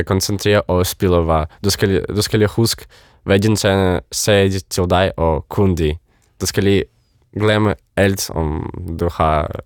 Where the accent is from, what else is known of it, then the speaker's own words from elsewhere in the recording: Ukraine; Danish is a second language; now in Denmark; jeg er bare skakspiller fra Ukraine